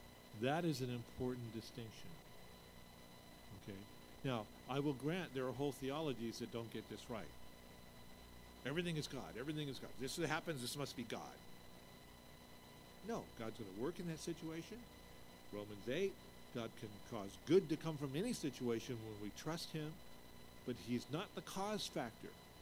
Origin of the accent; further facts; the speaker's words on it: United States; That's what happens to me if I go out into your village because I'm American.